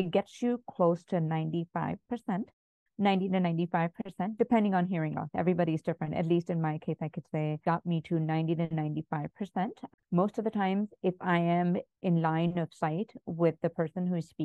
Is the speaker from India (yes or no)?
yes; India; growing up in India